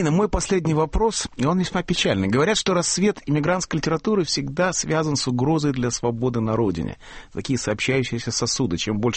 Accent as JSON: {"language": "Russian", "region": "Riga", "country": "Latvia", "tie": "born or raised there", "said": "Вы знаете, я ведь сам из этих краев. И часто бываю в Прибалтике, особенно в Риге, моем родном городе."}